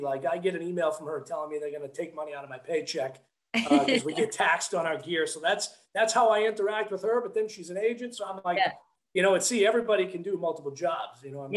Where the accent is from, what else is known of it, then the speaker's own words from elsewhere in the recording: Massachusetts, United States; And, you know, I grew up in Massachusetts.